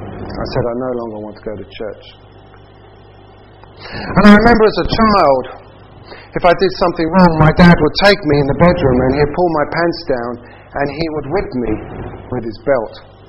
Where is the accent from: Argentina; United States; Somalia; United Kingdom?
United Kingdom; London; I don't come from Australia, I come from London, North London, which is a place called Hertfordshire. And yes, I was brought up a Seventh-day Adventist